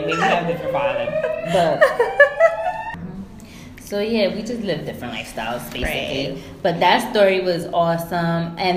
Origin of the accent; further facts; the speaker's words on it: New York City, New York, United States; Like, it was just love because we're from New York City.